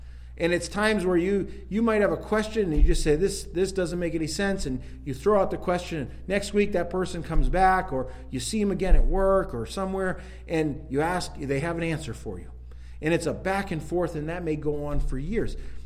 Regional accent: Maine, United States; And I'm from Northern Maine.

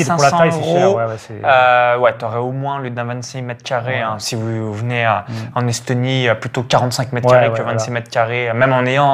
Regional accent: Chalon-sur-Saône, Bourgogne-Franche-Comté, France; moi, je viens de Chalon-sur-Saône, donc c'était souvent la même chose. Je viens d'un petit village de moins de 85 habitants à 20 km de Chalon-sur-Saône

